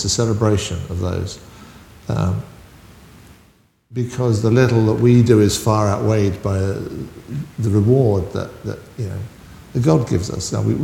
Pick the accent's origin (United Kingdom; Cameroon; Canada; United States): United Kingdom; So although we'd like to think that, we're just very British, but we are heavily influenced by American culture.